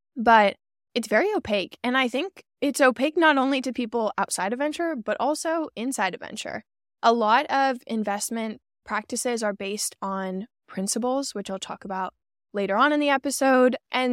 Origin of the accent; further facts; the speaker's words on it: San Diego, California, United States; I grew up in San Diego. I went to SDSU. We don't have a huge venture alumni network.